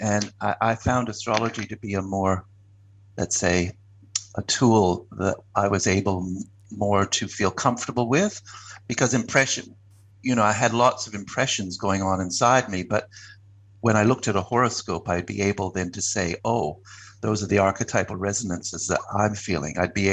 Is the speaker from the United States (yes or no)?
no; Canada; now in Australia; I'm from Canada originally